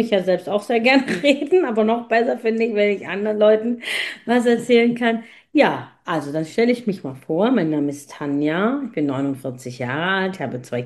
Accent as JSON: {"language": "German", "country": "Germany", "tie": "born there", "said": "nach Italien, da komme ich nämlich ursprünglich her, also meine Eltern, ich bin in Deutschland geboren."}